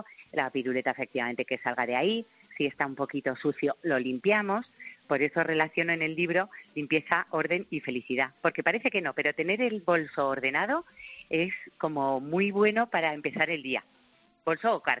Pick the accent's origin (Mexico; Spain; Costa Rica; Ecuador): Spain; no tiene ni idea de lo que somos los españoles